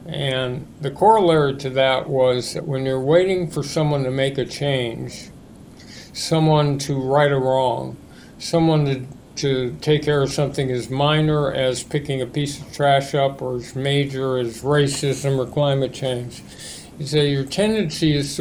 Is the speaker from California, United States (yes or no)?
yes; Los Angeles, California, United States; So I grew up in Los Angeles.